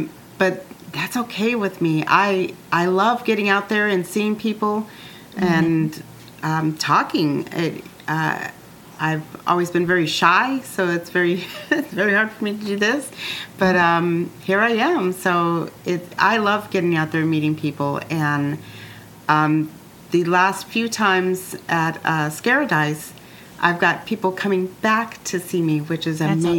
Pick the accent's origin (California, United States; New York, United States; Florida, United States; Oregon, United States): Florida, United States; Pensacola; And of course, I've got Pensacon, which is here in Pensacola. Mm-hmm. It's my hometown.